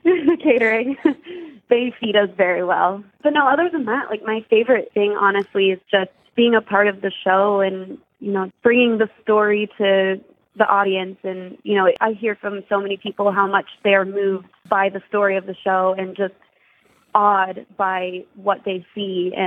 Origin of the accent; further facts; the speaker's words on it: Cincinnati, Ohio, United States; I grew up in the Mount Lookout area.